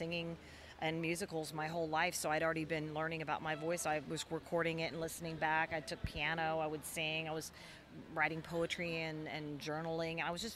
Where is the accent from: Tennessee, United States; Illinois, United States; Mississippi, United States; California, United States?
Tennessee, United States; Memphis; moved away; I am a Tennessee girl. I'm originally from Memphis. So this is my first appearance in Tennessee in almost a year.